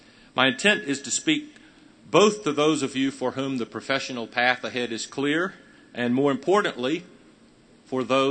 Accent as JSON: {"language": "English", "region": "the Carolinas", "country": "United States", "tie": "born or raised there", "said": "I grew up in the Carolinas. My father was a Duke graduate"}